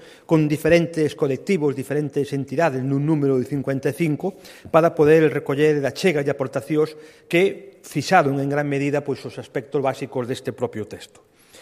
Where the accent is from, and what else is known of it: Galicia, Spain